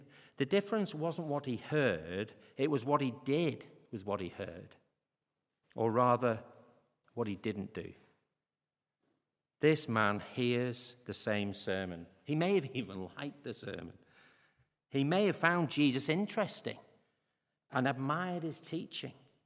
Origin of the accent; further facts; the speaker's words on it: Croston, North West England, United Kingdom; But growing up in Croston as I did, a village infamous for flooding, I know something of the havoc floods can cause